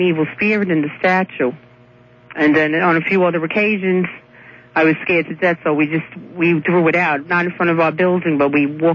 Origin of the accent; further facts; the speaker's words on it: Brooklyn, New York, United States; accent: Brooklyn; now in Staten Island, United States; I know I have a Brooklyn accent. I was from Brooklyn and now I moved to Staten Island.